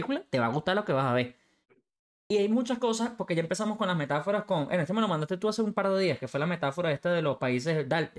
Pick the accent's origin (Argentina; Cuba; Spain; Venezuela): Venezuela; siendo alguien como yo, no americano, pues yo, obviamente yo soy venezolano